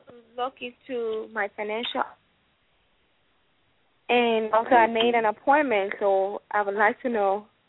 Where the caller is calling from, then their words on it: Chicago, Illinois, United States; I'm calling from Chicago.